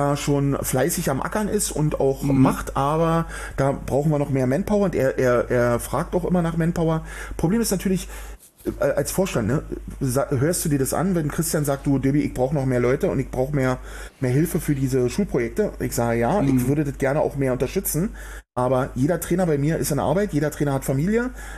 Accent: Berlin, Germany; wenn ich das mal so als Berliner sagen darf.

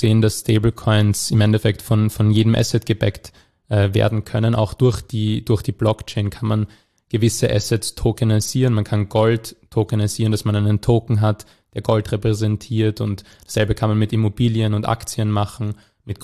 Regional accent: Vienna, Austria; und ich auch als Wiener, dann war das naheliegend, dann gleich in Wien die Firma umzusiedeln

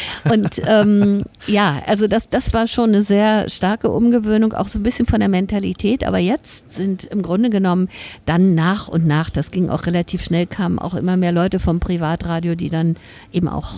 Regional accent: Berlin, Germany; Also erst in Schöneberg und dann sind wir ans Roseneck gezogen.

